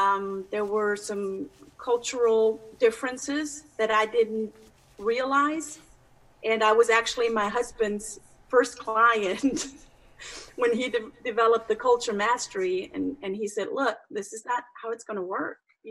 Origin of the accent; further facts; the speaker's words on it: Germany; moved away as an adult; now in United States; When I came from Germany to the States to start a Montessori school